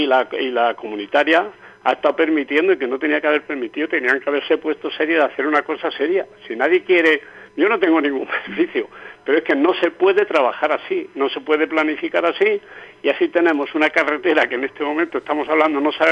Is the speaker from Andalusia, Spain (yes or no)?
yes; Mojácar, Andalusia, Spain; si lo único que quieren los partidos políticos de mi pueblo es el poder para manipular el urbanismo casualmente. ¿Por qué? ¿Por qué? ¿Dónde están las comisiones? Pues Mojácar ha sido una caza de comisiones.